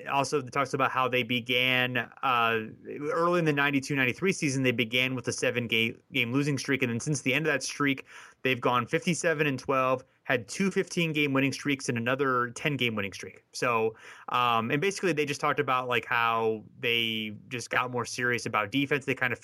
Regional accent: Columbus, Ohio, United States; I watched a lot of their games growing up in Columbus.

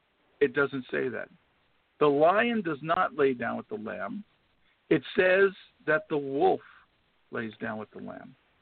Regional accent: California, United States; I'm from California where Chick-fil-A started, I think.

